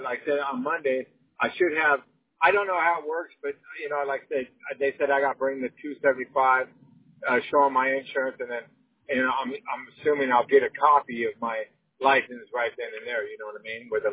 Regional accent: California, United States; I came from California

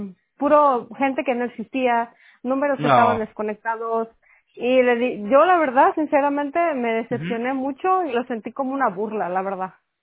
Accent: Michoacán, Mexico; Sí, de Michoacán y mi esposo de Aguascalientes.

